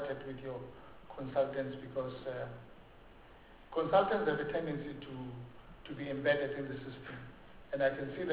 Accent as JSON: {"language": "English", "region": "Mpumalanga", "country": "South Africa", "said": "I come from Mpumalanga. From time to time, I do cross the border and go to Matola, Mozambique."}